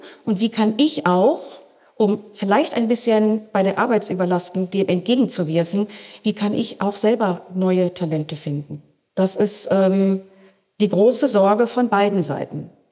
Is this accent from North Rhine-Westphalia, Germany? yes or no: yes; North Rhine-Westphalia, Germany; Ich bin im Ruhrgebiet geboren, ein Ruhrpottkind.